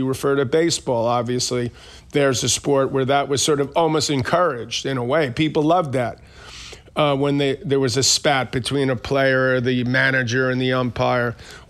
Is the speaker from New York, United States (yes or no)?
yes; Queens, New York, United States; I grew up in Queens. I commuted on the train and the subway to my high school.